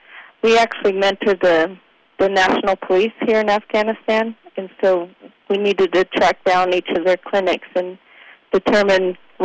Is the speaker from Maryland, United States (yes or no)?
no; Utah, United States; I call Utah my home. That's mainly what I remember.